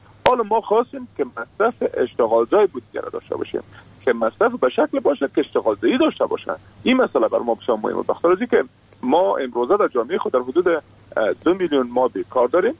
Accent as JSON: {"language": "Persian", "country": "Afghanistan", "said": "ما شما افغان هستیم"}